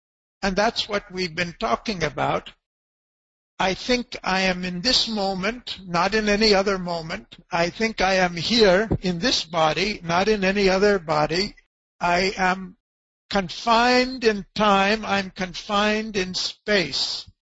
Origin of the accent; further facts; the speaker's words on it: United States; now in India; Well, I'm an American. I came to India. I had this education.